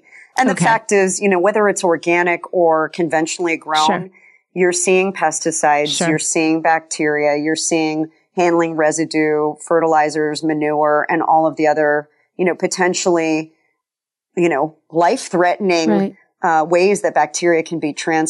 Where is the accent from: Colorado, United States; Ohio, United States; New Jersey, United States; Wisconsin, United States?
Colorado, United States; And being kind of a tree hugger growing up in Colorado, I thought, wouldn't it be great if we could help prevent food waste?